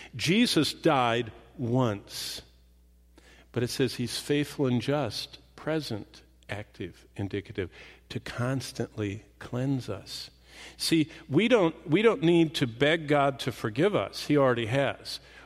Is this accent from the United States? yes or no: yes; Haslett, Michigan, United States; I grew up in Haslett, Michigan, and we lived in this little tiny cabin. It was a cottage, actually, on Lake Lansing.